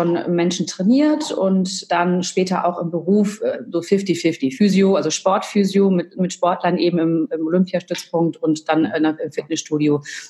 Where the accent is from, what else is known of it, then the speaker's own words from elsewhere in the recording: United States; now in Germany; Also ich bin Amerikanerin